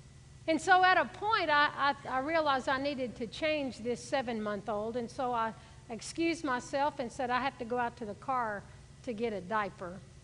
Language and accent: English; Houston, Texas, United States; most of you know that I grew up on West University Place in Houston. Most of you know that I was a real city girl